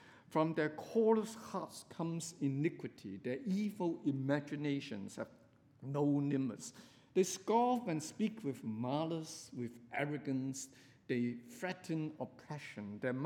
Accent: Hong Kong; English is a second language; But I come from Hong Kong, okay?

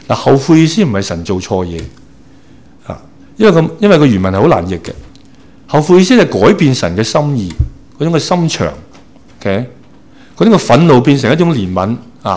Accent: Hong Kong; 以前啊，我细个喺香港咪见到小朋友喺街度啊

